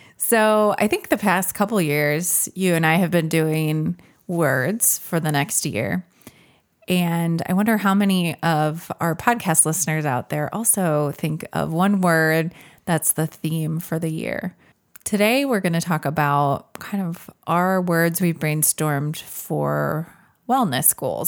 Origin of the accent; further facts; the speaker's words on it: Minnesota, United States; now in Indiana, United States; And even being born and raised in Minnesota does not help me to embrace the winter season. Somehow growing up in it, I survived, but now that I live in Indiana, I've become a little bit of a wuss about winter.